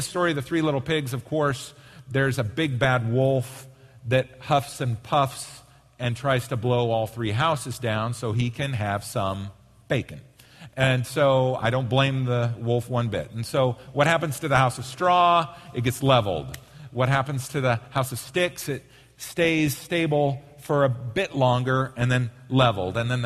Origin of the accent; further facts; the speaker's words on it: Oregon, United States; when my wife and I got married, and we're both from Oregon